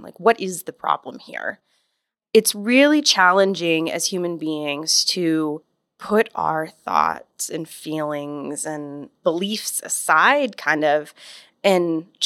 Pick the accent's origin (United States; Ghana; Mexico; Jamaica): United States; Gakona, Alaska; Originally, I grew up in Gakona, Alaska.